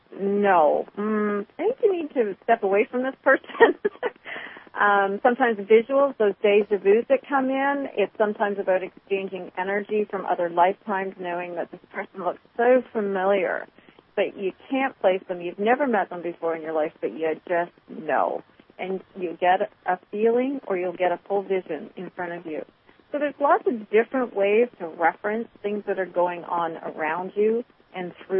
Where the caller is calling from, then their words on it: Minnesota, United States; I'm from calling from Minnesota.